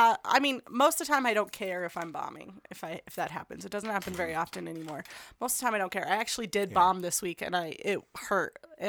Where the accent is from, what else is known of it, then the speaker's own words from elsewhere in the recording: Thornton, Colorado, United States; Yeah, I grew up here in Denver. I grew up in Thornton, went to Horizon High School. I've been here my whole life.